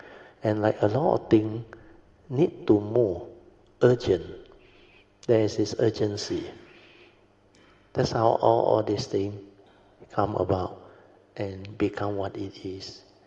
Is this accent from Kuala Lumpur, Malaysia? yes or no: no; Alor Setar, Kedah, Malaysia; They are from Alostar, my hometown.